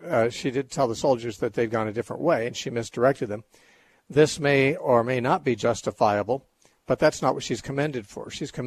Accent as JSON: {"language": "English", "town": "San Bernardino", "region": "California", "country": "United States", "tie": "born there", "said": "from my hometown. Actually, I was born in St. Bernardine's Hospital."}